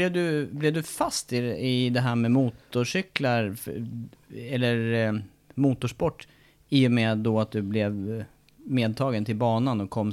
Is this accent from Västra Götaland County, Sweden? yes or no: no; Eskilstuna, Södermanland, Sweden; Där jag kommer från Eskilstuna, där var det ju vanligare med speedway